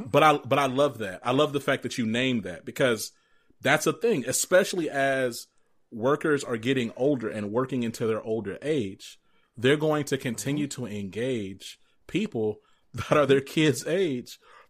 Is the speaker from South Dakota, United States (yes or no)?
no; Georgia, United States; born there; I'm Southern, right? It's like my family's from Mississippi. And then I grew up in, I was born in Georgia, but both sides of my family from Mississippi.